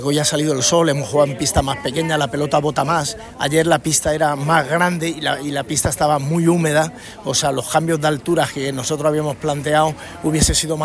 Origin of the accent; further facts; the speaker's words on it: Colombia; español colombiano.